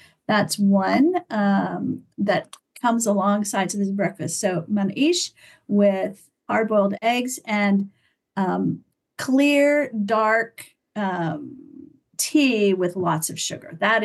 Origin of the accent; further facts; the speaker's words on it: Lebanon; also born or lived in Baghdad, Iraq; I was born in Baghdad, raised in Lebanon. So I have a deep love and appreciation for the region